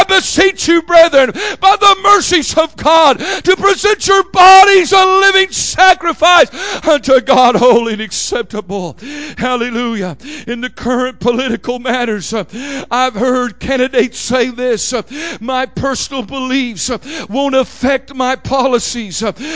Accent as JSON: {"language": "English", "region": "Oklahoma", "country": "United States", "said": "I'm from Oklahoma. Rebecca's from Oklahoma. We got Indian blood in us."}